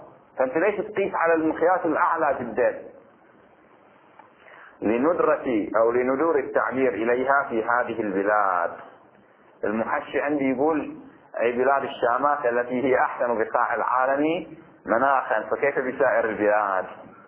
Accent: Bahrain; عندنا في البحرين

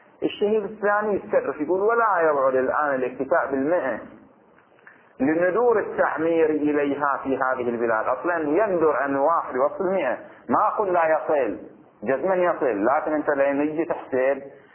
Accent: Bahrain; عندنا في البحرين

